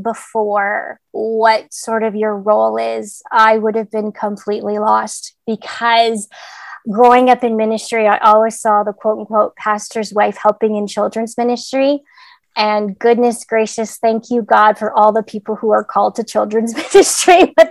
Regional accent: Canada; I was born and raised in Canada, but have lived pretty much all over the world

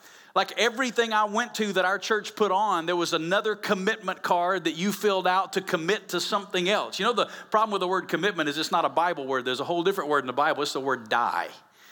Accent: Alabama, United States; now in Las Vegas, United States; I'm originally not from Las Vegas. I'm originally from Alabama. You can tell by my accent, Las Vegas is not my home, but it's been my home now for 22 years

